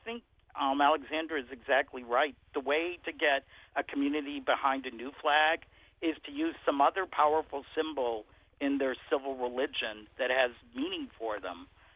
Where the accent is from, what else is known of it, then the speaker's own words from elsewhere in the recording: Pennsylvania, United States; I'm from Pennsylvania, so I think it's a beautiful flag.